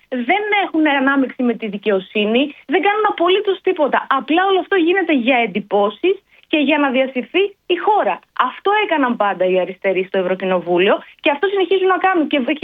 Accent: Greece; Η πατρίδα μου είναι η Ελλάδα.

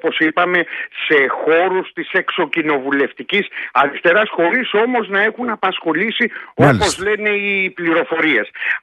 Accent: Patras, Western Greece, Greece; από την πατρίδα μου, από την Πάτρα.

